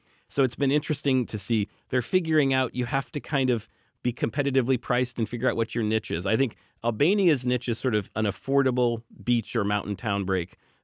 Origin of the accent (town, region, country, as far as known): United States